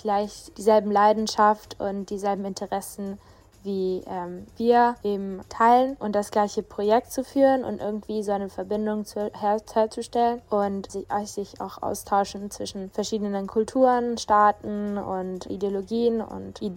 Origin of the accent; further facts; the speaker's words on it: Italy; ich bin 15 Jahre alt, bin Italienerin und besuche seit meinem dritten Lebensjahr die deutsche Schule